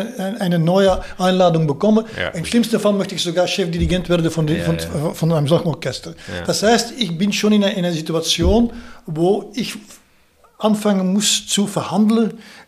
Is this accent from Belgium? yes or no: yes; Belgium; German is a second language; Also zuerst muss ich sagen, also ich komme aus Belgien